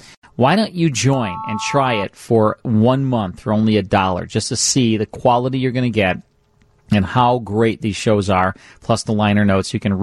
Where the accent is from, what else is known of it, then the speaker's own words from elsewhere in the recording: Chicago, Illinois, United States; I am. I'm from Chicago.